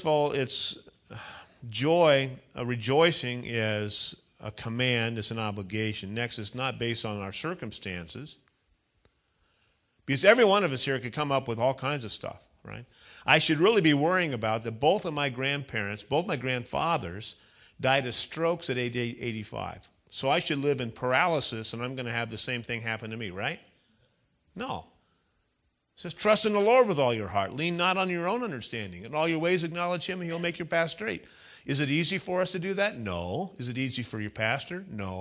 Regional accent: California, United States; I was living in California. I'm a Californian.

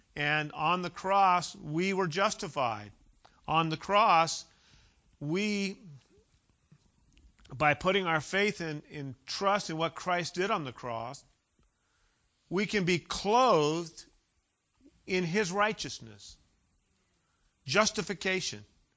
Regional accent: Ukiah, California, United States; I grew up in Ukiah. I grew up in Mendocino County, five generations there.

